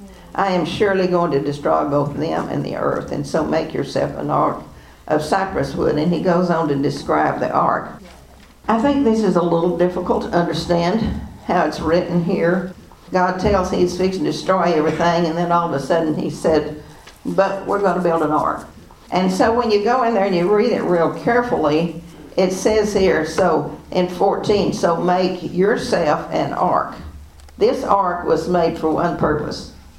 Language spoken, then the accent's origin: English; Texas, United States; I was raised in the High Plains. There was no water anywhere on South Plains, Texas.